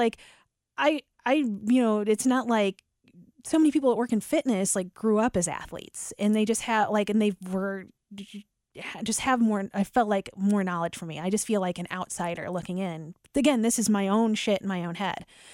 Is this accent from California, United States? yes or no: no; St. Louis, Missouri, United States; There was a morning show I grew up listening to in St. Louis, and I just felt like they were my friends.